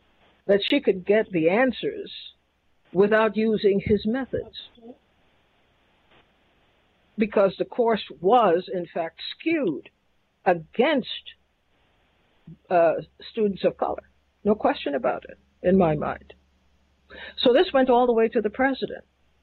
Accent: Trinidad & Tobago; born there; I was born in Trinidad

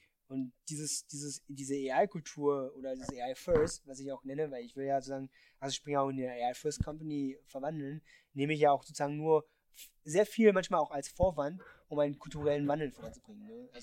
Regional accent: Germany; Ich möchte in Deutschland mitgestalten. Ich bin ja auch Deutscher und ich möchte das auch gestalten am Ende des Tages.

